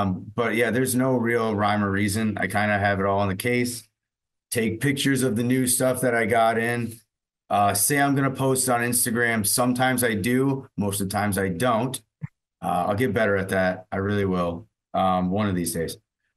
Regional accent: Miami, Florida, United States; But I grew up in Miami. So I went to games when I was a kid

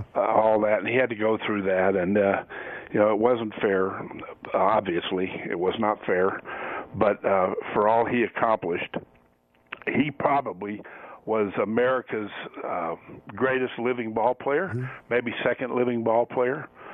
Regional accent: Southern United States, United States; I was raised in the South. All right, so I'm a son of segregation.

